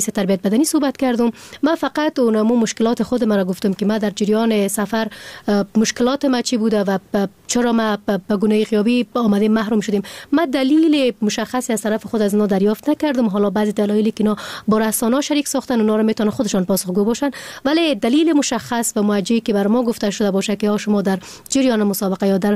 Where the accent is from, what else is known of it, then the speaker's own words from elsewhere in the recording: Afghanistan; به عنوان یک فرد مسلمان و از یک کشور مسلمان که از افغانستان هستیم